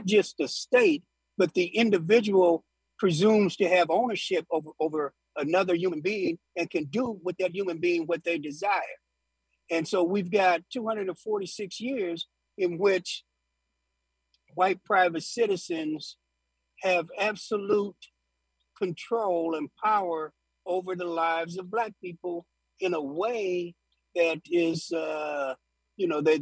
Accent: Decatur, Illinois, United States; a lynching in my hometown, Decatur, and there is a group of people working to get a historic marker for Sam Bush, who was lynched there on June 3rd in 1893.

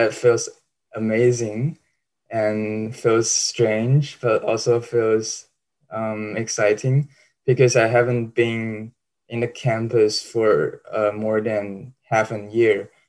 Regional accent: China; now in United States; In my hometown, it is the epicenter, but now there's no single case in my hometown, and my family, I don't worry about my family because I feel like they're pretty safe.

